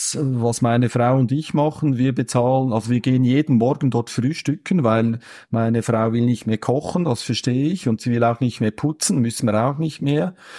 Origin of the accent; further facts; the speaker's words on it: Switzerland; wahrscheinlich sehe ich das jetzt wieder als Schweizer.